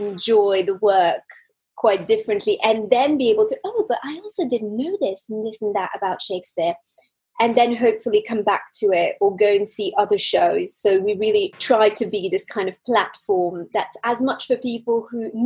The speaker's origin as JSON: {"language": "English", "country": "Switzerland", "tie": "born or raised there", "second_language": "English", "said": "simply because I was raised in Switzerland, and I was assistant director in Switzerland for a certain number of years, did my school there"}